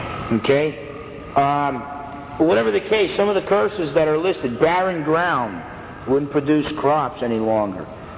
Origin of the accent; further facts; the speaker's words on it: New Jersey, United States; born there; You know, I was born in North New Jersey